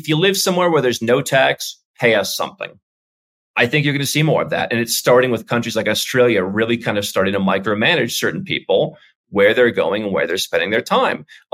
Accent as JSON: {"language": "English", "country": "United States", "said": "I come from the United States. I gave up U.S. citizenship."}